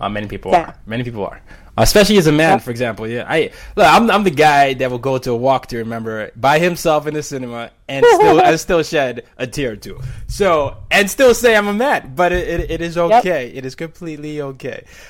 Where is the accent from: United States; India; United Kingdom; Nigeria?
Nigeria; You know, I'm Nigerian.